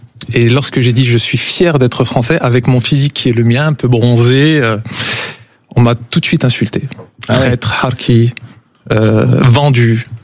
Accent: France; je suis de ce pays, je fais partie de ce pays et je suis français.

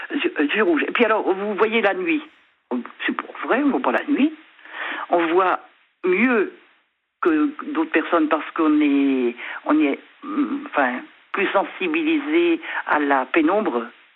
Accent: Brittany, France; Je ne sais pas si j'ai un accent breton, mais je ne crois pas. Parce que je ne parle pas la langue bretonne dans mon secteur à moi, qui est du côté de Rennes, du côté du Mont-Saint-Michel.

